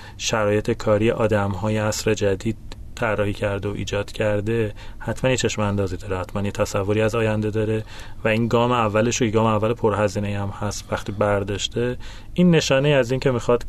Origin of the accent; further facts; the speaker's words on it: Hamadan, Iran; also born or lived in Khorramabad; من که متولد خرم‌آبادم، همدان بزرگ شدم، دانشگاه مصنعت درس خوندم